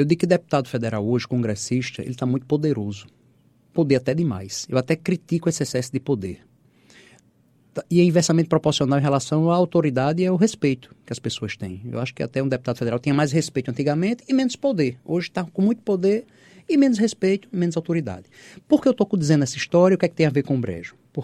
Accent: Guarabira, Paraíba, Brazil; Vim do interior da Paraíba.

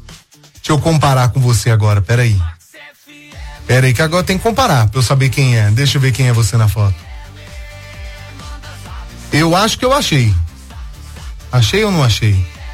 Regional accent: Estiva, Minas Gerais, Brazil; E sou de Estiva, amo vocês.

